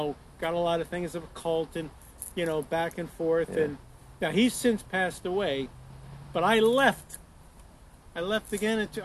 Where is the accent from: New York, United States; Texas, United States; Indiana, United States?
New York, United States; I'm from New York originally.